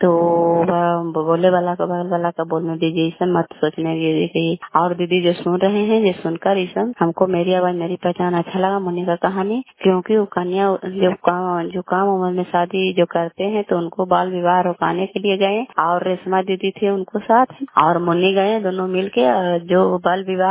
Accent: Kalyanpur, Bihar, India; घर कल्याणपुर वाली बेलसराज प्रखंड चंदी जिला नालंदा का निवासी हूँ।

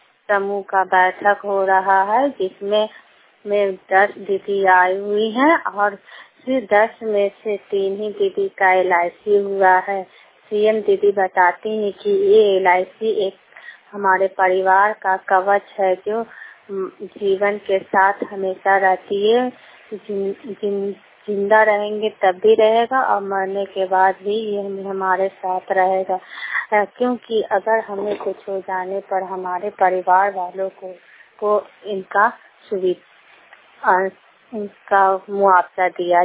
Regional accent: Sevda, Bihar, India; आज मैं नालंदा जिला से बोल रही हूँ, हरनौत ब्लॉक से। मेरा गांव का नाम सेवदा है।

